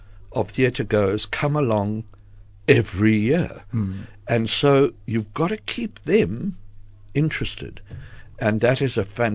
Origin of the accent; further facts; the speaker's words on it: South Africa; And you've got to, as a South African at the bottom of Africa, you've got to keep in touch with how theatre is surviving.